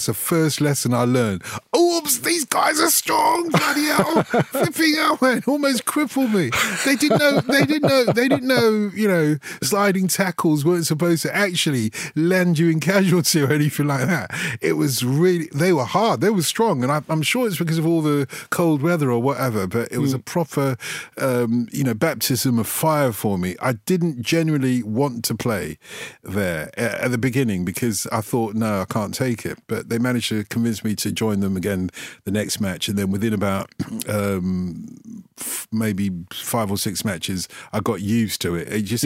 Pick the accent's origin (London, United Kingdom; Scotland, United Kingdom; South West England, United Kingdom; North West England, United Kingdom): London, United Kingdom; I speak some Greek because I grew up in North London, that part of North London that was called Little Cyprus.